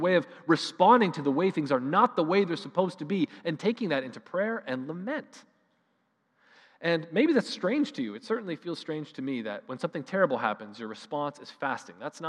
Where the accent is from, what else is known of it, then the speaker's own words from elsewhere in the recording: Canada; I would go further to say we don't, as Canadian people, know how to appropriately respond to the mess of our world.